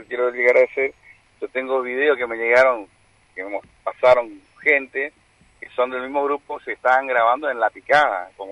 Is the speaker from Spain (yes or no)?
no; Posadas, Misiones, Argentina; Sí, somos de Posadas.